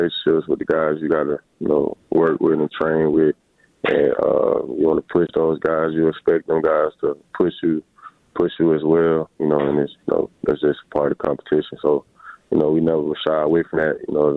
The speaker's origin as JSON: {"language": "English", "town": "Tuscaloosa", "region": "Alabama", "country": "United States", "tie": "born or raised there", "said": "Yeah, it's very hard to do, you know, just being a local kid"}